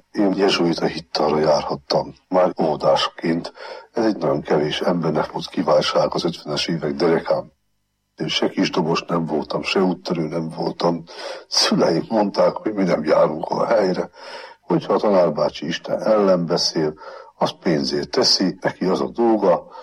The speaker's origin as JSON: {"language": "Hungarian", "town": "Szekszárd", "region": "Tolna", "country": "Hungary", "tie": "born or raised there", "said": "Szekszárdon nevelkedtem, szüleim, nagyszüleim, nagynénik világa volt az, akiktől megkaphattam a hitet."}